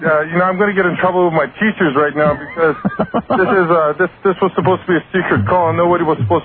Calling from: Tehran, Tehran Province, Iran; I'm calling from Tehran, Iran.

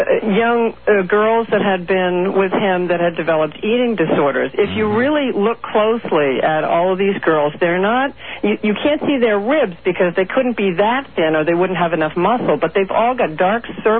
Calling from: Portland, Maine, United States; I'm calling from Portland, Maine.

